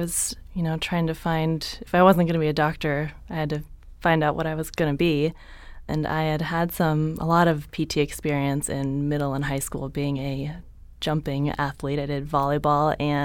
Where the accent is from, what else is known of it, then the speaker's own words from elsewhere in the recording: San Jose, California, United States; I grew up in San Jose, Northern California.